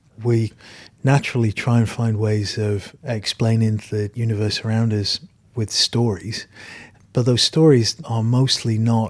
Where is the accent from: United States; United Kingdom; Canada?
United Kingdom; England; Well, look, I'm English.